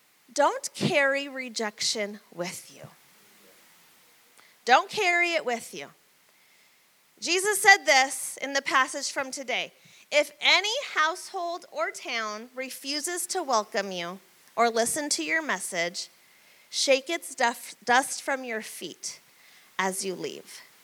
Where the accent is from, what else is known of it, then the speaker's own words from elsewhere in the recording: Medford, United States; back to Medford, where I grew up. Spoiler alert, if you've never been to Growth Track yet, this is my hometown, okay?